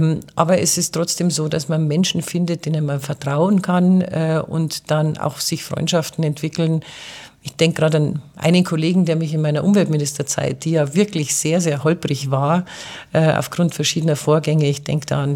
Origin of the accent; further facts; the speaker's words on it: Bavaria, Germany; Dauerhaft nicht, weil das ist meine Heimat, hier bin ich verwurzelt